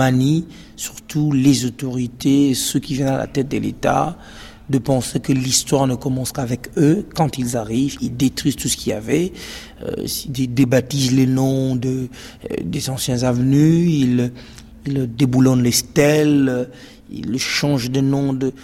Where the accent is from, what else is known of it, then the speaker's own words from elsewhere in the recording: DR Congo; je partage aussi ces mêmes angoisses, ces mêmes inquiétudes en tant que Congolais